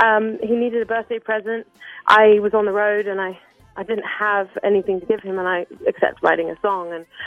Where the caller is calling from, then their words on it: Connecticut, United States; I'm just outside New York in Connecticut.